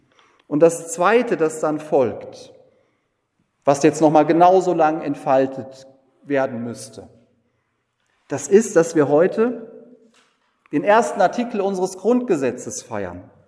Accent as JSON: {"language": "German", "town": "Giessen", "region": "Hesse", "country": "Germany", "tie": "born there", "said": "ich bin in Gießen geboren worden"}